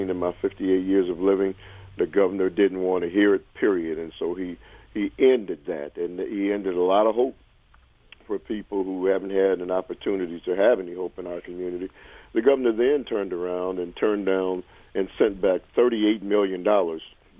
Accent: Milwaukee, Wisconsin, United States; but I'm from Milwaukee. I've been here my entire life.

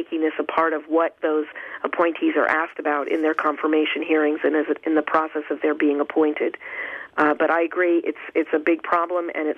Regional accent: New England, United States; I mean, I'm from New England, and man, it's like bumper cars down here when we get a little ice.

